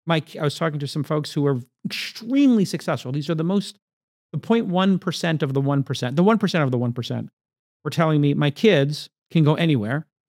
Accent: United States; as an American, as a high profile American who has an opinion that sometimes people listen

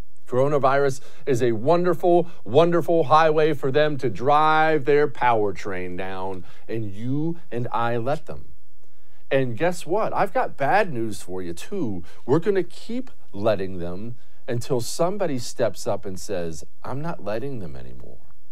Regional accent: United States; I am an American.

